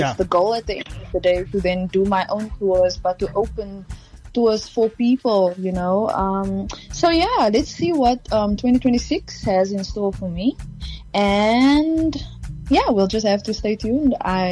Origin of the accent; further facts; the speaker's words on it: Cape Town, Western Cape, South Africa; I'm a girl from Cape Town. Just a girlie from Cape Town.